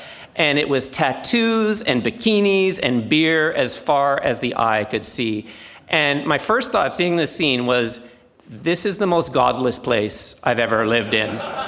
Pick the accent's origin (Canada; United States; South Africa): Canada; moved away as an adult; now in Australia; I'm Canadian. I moved here with my wife in 2010, and we moved here from Canada.